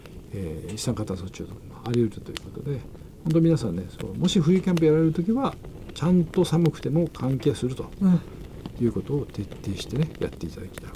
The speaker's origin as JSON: {"language": "Japanese", "region": "Yamagata", "country": "Japan", "tie": "born or raised there", "said": "今日はね自分のふるさと山形の郷土料理でもある納豆汁をご紹介したいと思います"}